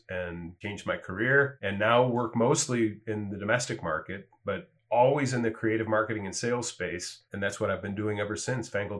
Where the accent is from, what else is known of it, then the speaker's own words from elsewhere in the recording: Cleveland, Ohio, United States; also born or lived in Florida; Sure. I grew up in Cleveland, Ohio, and went to Southern Ohio for undergrad, ended up in Florida where I went to grad school.